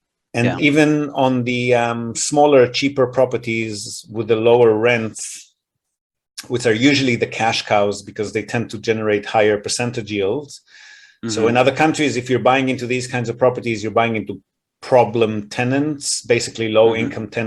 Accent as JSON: {"language": "English", "country": "Israel", "tie": "born or raised there", "said": "I grew up in Israel"}